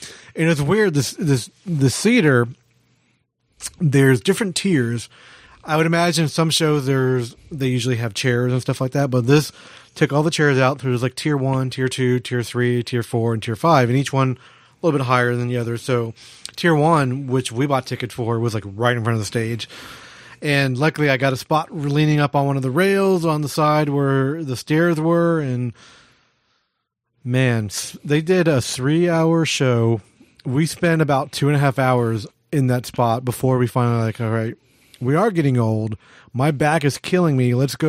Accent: Houston, Texas, United States; So we're from Houston. We do a podcast.

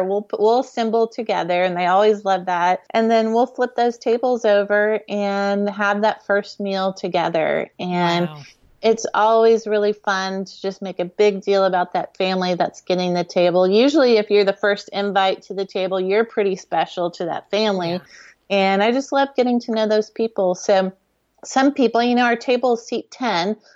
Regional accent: Houston, Texas, United States; So my dad, we grew up in Houston, and about 3 years ago, dad sold the house that we grew up

